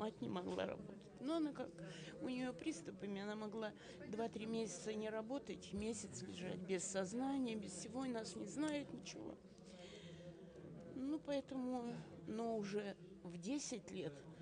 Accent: Sudzhenka, Kemerovo Oblast, Russia; born there; село Судженка, Яйского района.

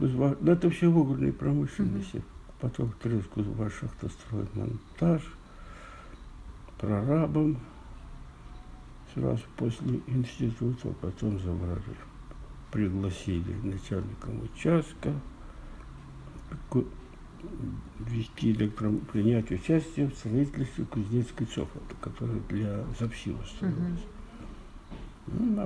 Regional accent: Pushkin, Leningrad Oblast, Russia; born there; Родился я в 1934 году, 7 июля, в городе, он тогда назывался Царское село, потом стал городом Пушкин, Ленинградской области.

